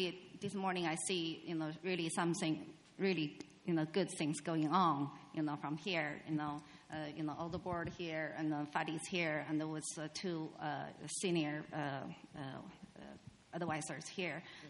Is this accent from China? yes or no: yes; China; English is a second language; I'm from China.